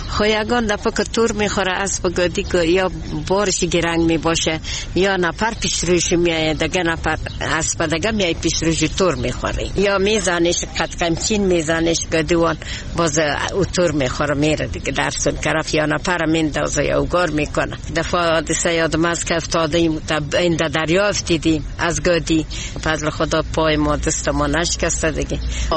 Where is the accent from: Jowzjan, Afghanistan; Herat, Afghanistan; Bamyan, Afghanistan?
Herat, Afghanistan; ما از هرات هستیم،